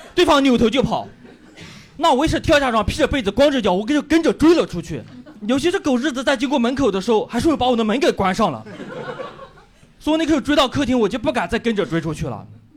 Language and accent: Chinese; Yunnan, China; accent: Yunnan; 因为我是云南人，所以我的脱口秀会有非常明显的口音